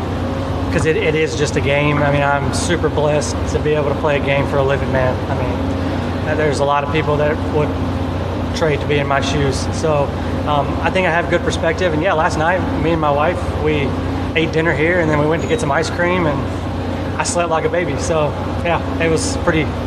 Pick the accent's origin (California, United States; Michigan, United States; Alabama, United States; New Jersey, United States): Alabama, United States; Ardmore; I am from Ardmore, Alabama, and I love everybody there. I love growing up there. I love going to school there. My mom and dad still live there.